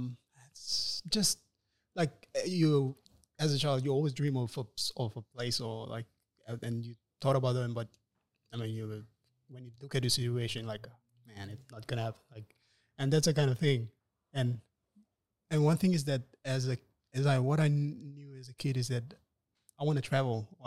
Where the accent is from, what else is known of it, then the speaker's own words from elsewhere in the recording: Port Moresby, National Capital District, Papua New Guinea; I grew up all my life with my other four siblings. We grew up in Moreton. In the suburb of Moreton. It's a really rough part of Port Moresby.